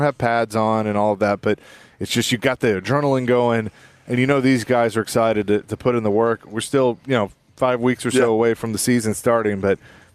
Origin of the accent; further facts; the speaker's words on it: Bellevue, United States; growing up in Bellevue, that my doctor's office was actually where the first facility was